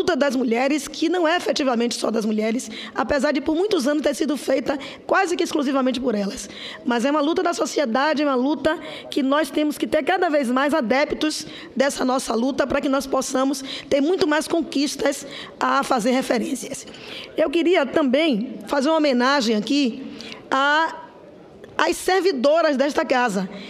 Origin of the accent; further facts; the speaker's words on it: Bahia, Brazil; parabenizar a baiana, porque sou baiana também